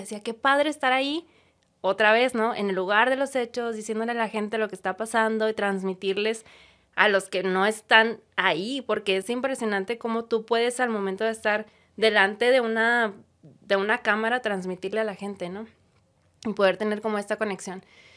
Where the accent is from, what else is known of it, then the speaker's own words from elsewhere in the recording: Monterrey, Nuevo León, Mexico; los que somos de aquí de Monterrey sabemos la época tan difícil que se vivió en el 2009, 2010